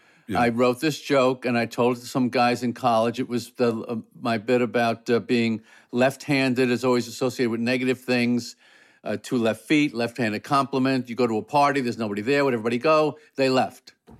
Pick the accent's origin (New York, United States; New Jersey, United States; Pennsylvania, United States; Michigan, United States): New York, United States; I grew up on Long Island, so, mm-hmm.